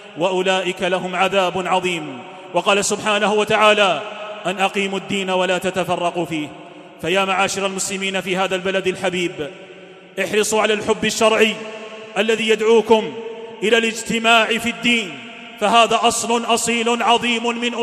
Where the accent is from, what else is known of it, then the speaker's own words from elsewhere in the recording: Algeria; ولتبقى بلادنا الجزائر بلاداً